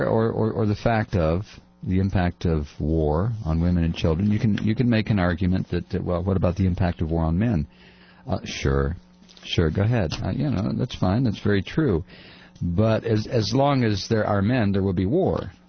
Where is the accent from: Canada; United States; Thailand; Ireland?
Canada; And knowing that I, as a Canadian, that these Americans, they look like me, they talk like me